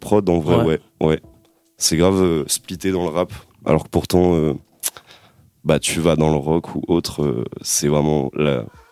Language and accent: French; Nantes, Pays de la Loire, France; now in Rennes, France; je suis nantais et actuellement je vis à Rennes depuis 3 ans